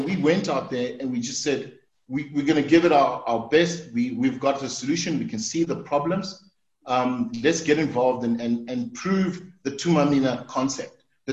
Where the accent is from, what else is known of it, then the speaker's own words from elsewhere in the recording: South Africa; as a South African, as a citizen